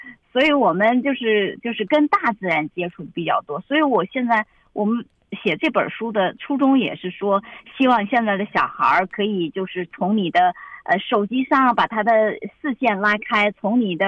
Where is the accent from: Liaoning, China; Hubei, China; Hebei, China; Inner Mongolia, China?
Inner Mongolia, China; Nanbazi; 这个村庄已经没有了。我们是其实这个南巴子它是就是一个在四子王旗的下面的一个很小很小的一个很角落的一个小山村，我们只有18户人家。